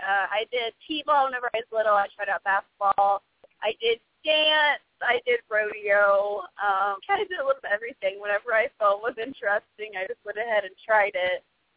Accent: Kansas City, Missouri, United States; Well, I am from Kansas City, Missouri.

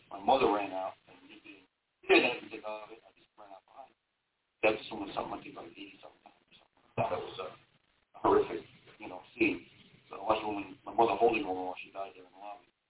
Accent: New York City, New York, United States; When I was 10, I grew up in Coney Island, Brooklyn, during the crack wars and all that going on.

